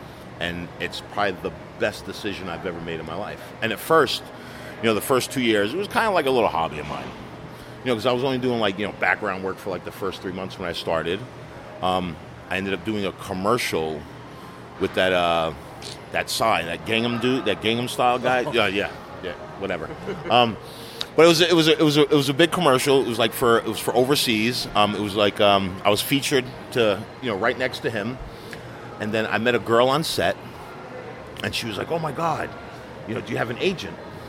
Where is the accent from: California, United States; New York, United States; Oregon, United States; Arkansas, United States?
New York, United States; Monticello; also born or lived in Manhattan; Well, I was born in Manhattan, and then back in 1981, my mom moved us up to Monticello, New York, and where I lived till went to school, finished high school, graduated in 87.